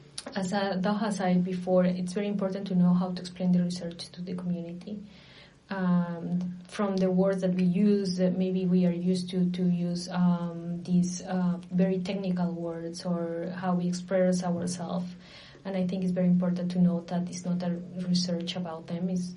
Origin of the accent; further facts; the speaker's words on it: Lima, Peru; English is a second language; I'm from Peru, but I'm from the capital of my country, and I have been working in a different area in the interior of Peru.